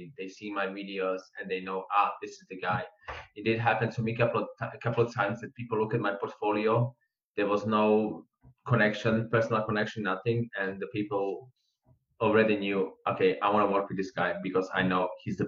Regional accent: Slovakia; now in Switzerland; I'm from Slovakia originally.

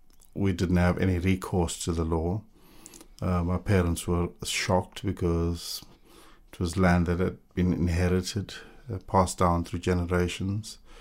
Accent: South Africa; When my parents were subsistence farmers growing up in South Africa.

